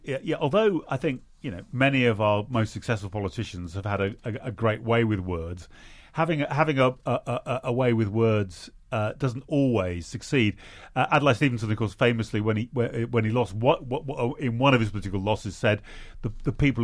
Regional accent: England, United Kingdom; what's striking to me as an English person, a friendly foreigner looking at the United States

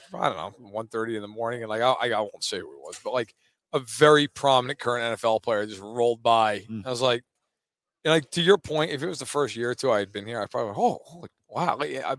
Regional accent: New York, United States; as you know, I am from New York.

